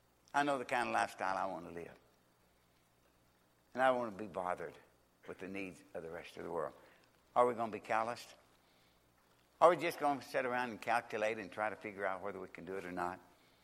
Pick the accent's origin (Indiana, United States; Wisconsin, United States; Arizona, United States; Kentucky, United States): Kentucky, United States; Lord, I'm from Kentucky. I have a hard time with English.